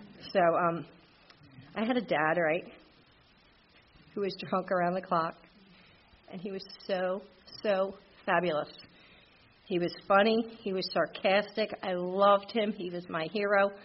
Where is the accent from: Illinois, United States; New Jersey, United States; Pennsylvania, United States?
New Jersey, United States; But I was born and raised in New Jersey. I'm Irish Catholic.